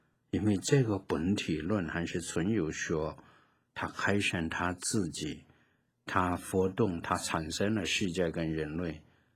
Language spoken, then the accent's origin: Chinese; China; 我们中国人什么都吃，然后也长肉